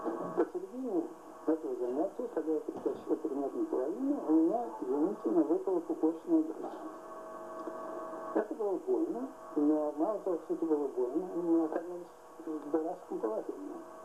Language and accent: Russian; Ryazan Oblast, Russia; детство прошло в Рязанской области. Рязанскую губернию, вернее сказать